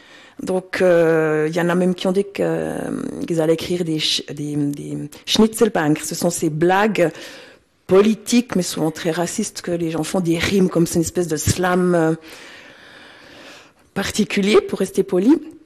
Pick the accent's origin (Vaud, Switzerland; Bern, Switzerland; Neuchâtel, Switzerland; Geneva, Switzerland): Bern, Switzerland; Biel; je suis née justement à Bien, que j'ai baigné là-dedans